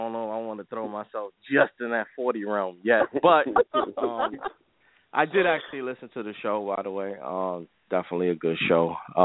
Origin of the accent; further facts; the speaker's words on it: New York, United States; born there; Yeah, my family's from New York, actually, but, you know, we're descendants from Jamaica, but I was born in New York